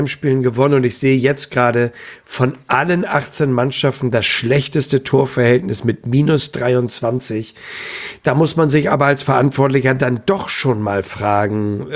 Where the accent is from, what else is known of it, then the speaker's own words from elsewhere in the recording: Hamburg, Germany; Das verfolge ich auch als Hamburger mit einem gewissen Neidfaktor in all den Jahren, sage ich mal.